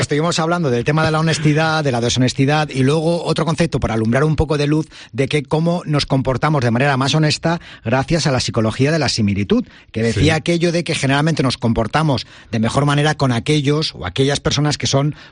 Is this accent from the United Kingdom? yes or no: yes; United Kingdom; Spanish is a second language; pero claro, sí, yo soy británico, sí.